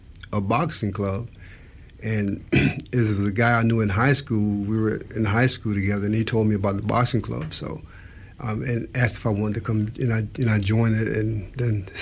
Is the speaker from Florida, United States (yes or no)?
yes; Florida, United States; growing up in South Florida, how boxing kept me from getting deep involved in the streets